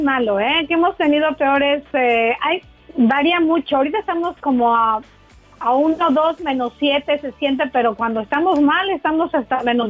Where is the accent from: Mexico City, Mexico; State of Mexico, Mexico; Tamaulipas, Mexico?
Mexico City, Mexico; now in Canada; Nací en México, soy mexicana.